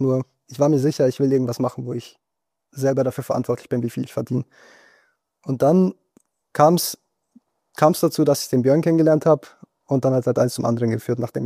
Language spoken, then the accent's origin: German; Traunstein, Bavaria, Germany; Aus Traunstein, das ist schon ziemlich tief in Bayern.